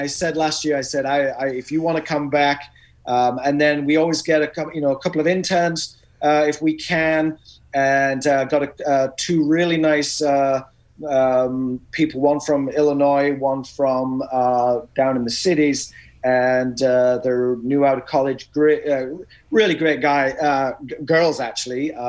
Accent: Hull, Yorkshire and the Humber, United Kingdom; Well, that's funny because the city I grew up in is Hull as well. So we're from the same city.

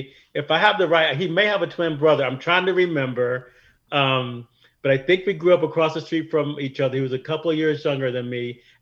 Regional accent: Wilmington, United States; it was a constant feature of growing up in Wilmington to be targeted and surveilled and mistreated by the police.

